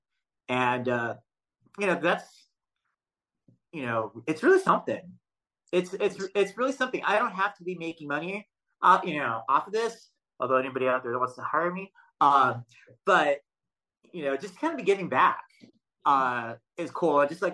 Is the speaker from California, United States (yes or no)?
yes; Los Angeles, California, United States; Like, you know, for me, I'm from Los Angeles.